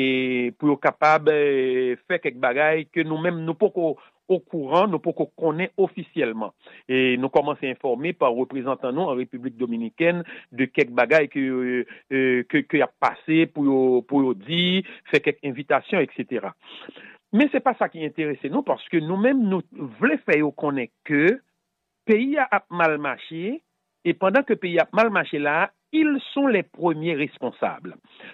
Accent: Haiti; comment que il a fait nous, en tant que haïtien

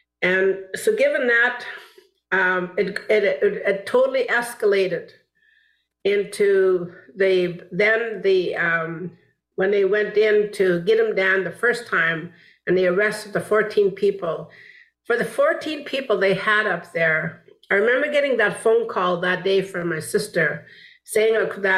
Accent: British Columbia, Canada; I'm from the Wet'suwet'en Nation

